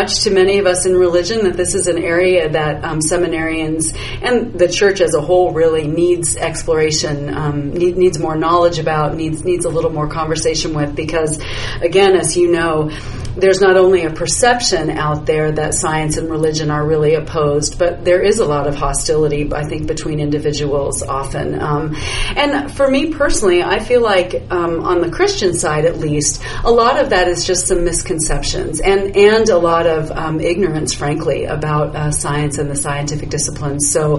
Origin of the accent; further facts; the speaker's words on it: Colorado, United States; but I am from Colorado, and Colorado is like the home of my heart.